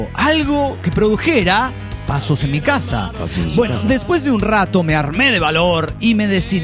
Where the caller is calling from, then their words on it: Zitácuaro, Michoacán, Mexico; de Zitácuaro, México.